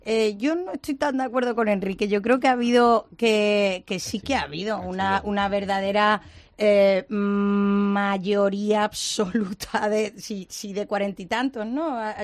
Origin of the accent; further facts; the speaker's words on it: Rincón de la Victoria, Andalusia, Spain; y me ha sorprendido, fijaos, mi pueblo, el Rincón de la Victoria.